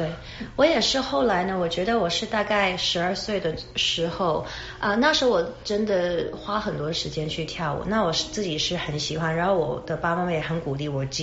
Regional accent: Hong Kong; also born or lived in California, United States; 我是在美国加州出生的，然后一岁左右跟父母一起我们就搬回去香港。

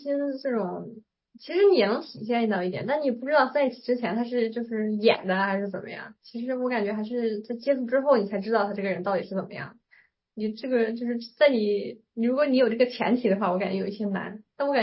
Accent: Beijing, China; 我当时说我要找一个北京的，就是因为我是北京人嘛，然后就是想找一个北京人

